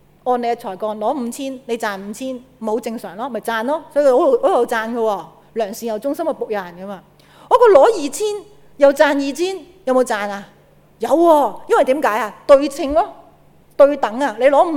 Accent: China; 即是用我哋中國人可以説話講啦，就叫做打虎頭

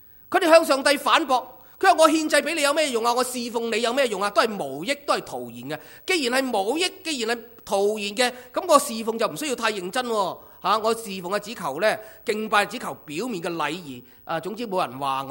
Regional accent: Hong Kong; 其实我们香港人都是这样的，

